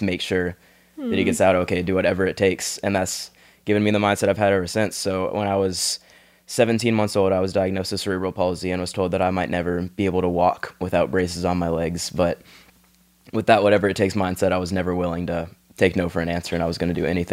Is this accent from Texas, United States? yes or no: yes; Texas, United States; now in Tampa, United States; I'm born and raised in Texas and I'm always representing.